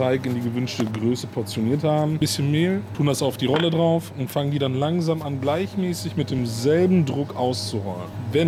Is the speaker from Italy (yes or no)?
yes; Italy; Also, wir sind Italiener, wir kriegen das natürlich hin.